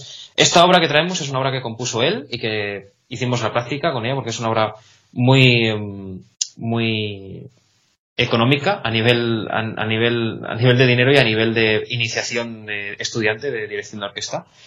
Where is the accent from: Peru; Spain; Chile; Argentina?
Spain; Salamanca, Castile and León; now in Catalonia, Spain; yo soy de Salamanca y en Cataluña pues está todo más caro